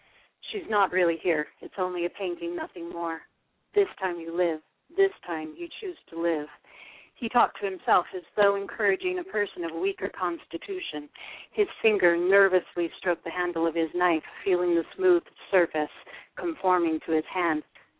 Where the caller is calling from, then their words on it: Utah, United States; I'm calling from Utah.